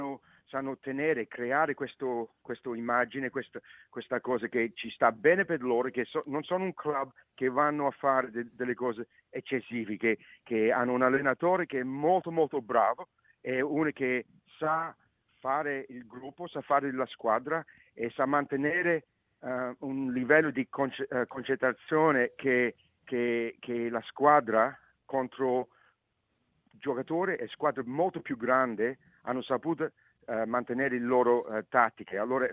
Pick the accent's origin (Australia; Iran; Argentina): Australia; Melbourne, Victoria; io non sono da Sydney, io sono da Melbourne